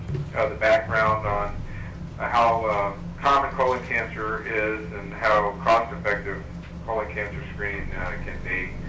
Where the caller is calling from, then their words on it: Anchorage, Alaska, United States; I'm calling from Anchorage.